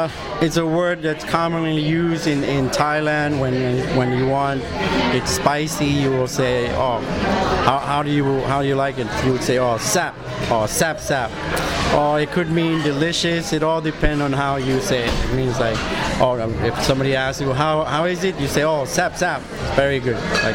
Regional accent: United States; I'm American myself. I've been here a long time, so I love burgers.

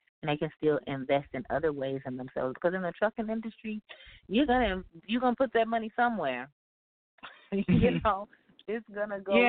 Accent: Houston, Texas, United States; No, I'm originally from Houston, Texas, so I grew up here.

